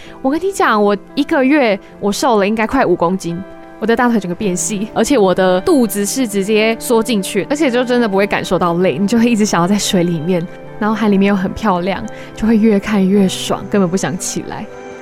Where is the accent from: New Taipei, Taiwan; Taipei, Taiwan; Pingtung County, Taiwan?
Pingtung County, Taiwan; Hengchun; 上次啊，和小子一起带大家认识我的家乡恒春半岛